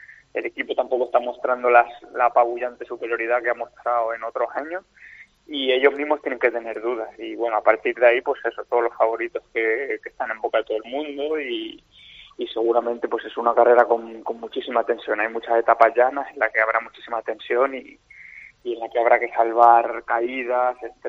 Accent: Spain; Este año somos solo 13 españoles

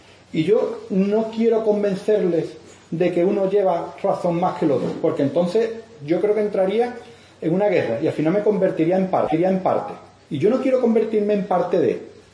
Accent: Cádiz, Andalusia, Spain; Y yo soy yo y soy de Cádiz.

